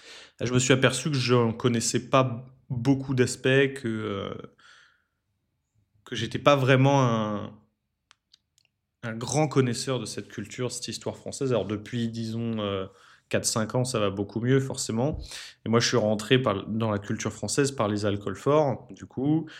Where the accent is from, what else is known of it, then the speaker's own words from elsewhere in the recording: France; born there; Je suis français depuis un millénaire, je suis né ici, mais j'y ai jamais vraiment vécu.